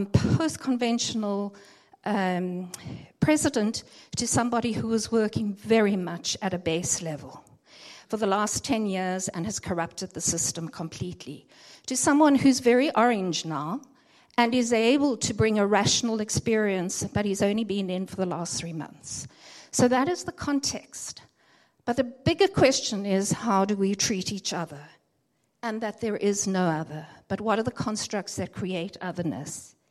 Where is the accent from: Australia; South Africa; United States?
South Africa; Johannesburg, Gauteng; now in Cape Town, South Africa; Now, I live in Cape Town, and I was brought up in Johannesburg, but I live in Cape Town.